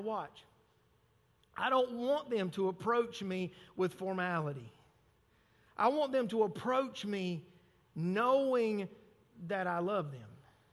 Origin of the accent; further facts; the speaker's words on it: Deep South, United States; I'm old school. I was raised in the Deep South.